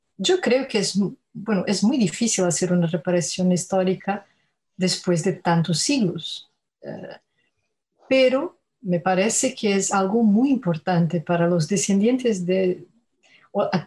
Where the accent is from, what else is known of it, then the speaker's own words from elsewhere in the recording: Portugal; Spanish is a second language; aquí como historiadora, pero también como portuguesa